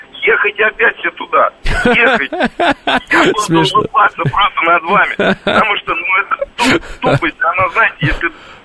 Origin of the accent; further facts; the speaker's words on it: Moscow, Russia; born there; Я родился в Москве, понимаете?